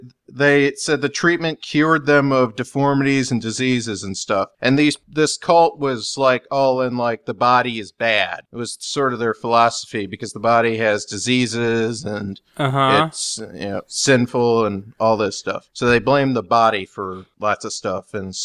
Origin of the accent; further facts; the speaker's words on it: United States; I'm sorry. I'm an American.